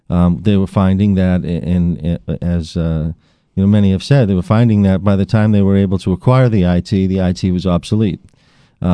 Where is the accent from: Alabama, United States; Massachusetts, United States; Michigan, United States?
Massachusetts, United States; Boston; accent: Boston; So started my federal career back in Boston, Massachusetts. And I'm sure that the listeners will hear my Boston accent as we spend this hour together.